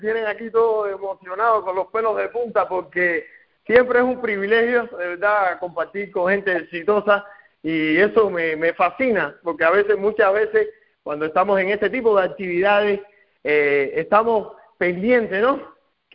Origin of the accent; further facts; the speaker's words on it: Encrucijada, Villa Clara, Cuba; soy de Cuba específicamente del campo. Y las personas del campo en Cuba le llaman guajiro. Entonces soy un guajiro de Cuba. ¿De qué parte de Cuba yo? Porque yo también soy cubano, soy de Las Villas. Pero de Las Villas específicamente, ¿de dónde yo? Bueno, soy de Encrucijada